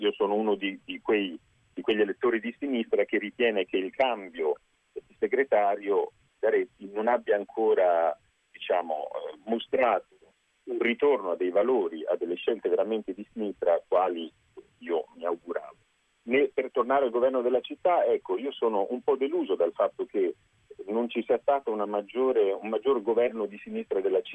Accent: Rimini, Emilia-Romagna, Italy; now in Prato, Italy; io sono un pratese che vive a Prato da 15 anni, sono un romagnolo, provengo quindi da una terra rossa, altrettanto rossa politicamente come nella tradizione toscana, vengo da Rimini

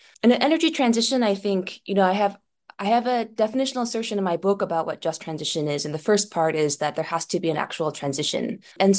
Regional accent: United States; And so I thought, as an American, I should really try to make things better in the US.

